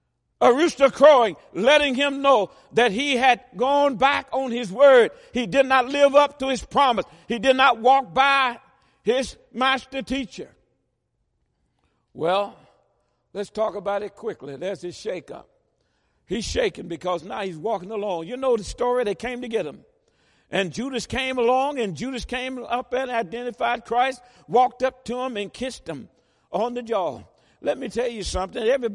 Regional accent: Tennessee, United States; I remember growing up in Tennessee, down in western Tennessee. My folk from Shelby County, one set was and the other set moved on. We moved up to northwest Tennessee.

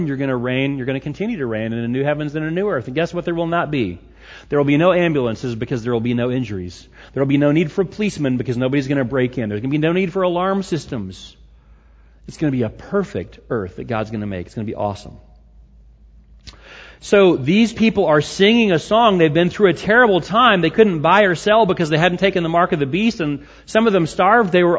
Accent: Arkansas, United States; I'm sad that Arkansas lost, kind of, because I'm from Arkansas.

